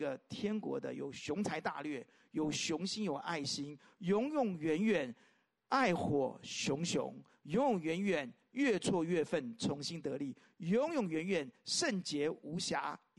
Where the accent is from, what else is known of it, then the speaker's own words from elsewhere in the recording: China; 我也是中国人，好不好？